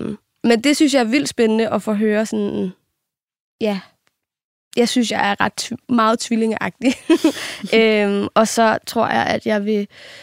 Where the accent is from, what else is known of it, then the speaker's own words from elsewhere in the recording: Copenhagen, Capital Region of Denmark, Denmark; I og med, at jeg er opvokset på Christiania, og i og med, at jeg er opvokset i kollektiv på Christiania